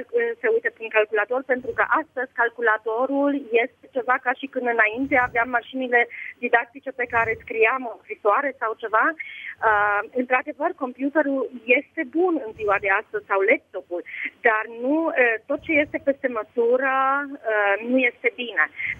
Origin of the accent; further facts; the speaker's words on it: Mediaș, Sibiu County, Romania; și vin din România. Am fost crescută la Mediaș. M-am căsătorit în 88 în Arad. L-am cunoscut pe Dumnezeu când aveam 15 ani.